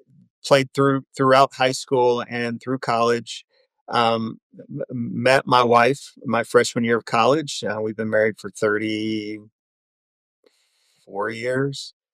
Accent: Madison, Mississippi, United States; I grew up in Jackson, Mississippi area, a small town called Madison, which is just north of Jackson, suburb community.

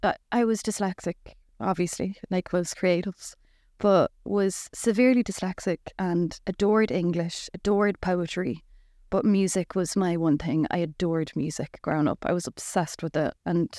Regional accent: Ireland; Growing up in Ireland was beautiful. I went to an all-girls Catholic school my whole life.

